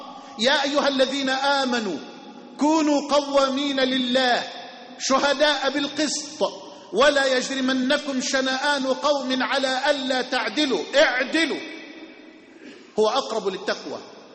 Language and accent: Arabic; Suez, Suez Governorate, Egypt; في مدينتي الحبيبة إلى قلبي في مدينة السويس